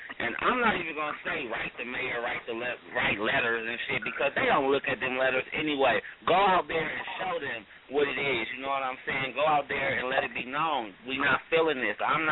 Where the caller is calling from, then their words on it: Los Angeles, California, United States; Yeah, I'm calling out here in Los Angeles, California, 323 in the building.